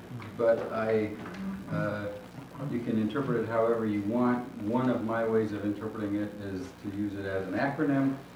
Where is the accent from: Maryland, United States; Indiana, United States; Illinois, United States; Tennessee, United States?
Indiana, United States; Valparaiso; I'm from Valparaiso, Indiana.